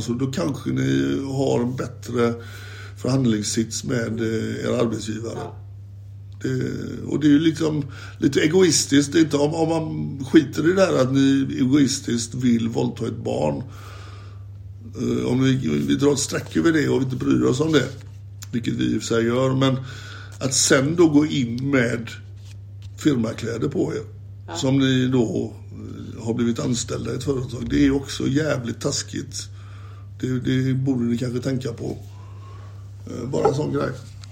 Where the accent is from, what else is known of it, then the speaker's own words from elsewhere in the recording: Gothenburg, Västra Götaland County, Sweden; born there; jag är ju född i Göteborg och jag är ju van vid det här regnet som kommer underifrån och från sidan.